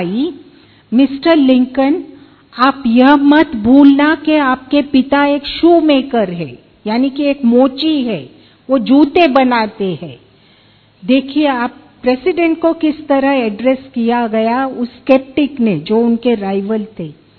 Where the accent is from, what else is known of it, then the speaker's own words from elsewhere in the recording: Mumbai, Maharashtra, India; मैं बॉम्बे से हूँ